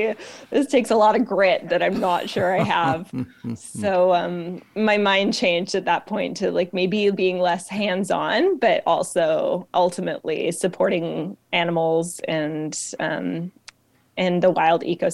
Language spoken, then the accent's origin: English; North Vancouver, British Columbia, Canada; Born and raised in Vancouver. Very, very fortunate to have grown up in North Vancouver, in the unceded Squamish territory.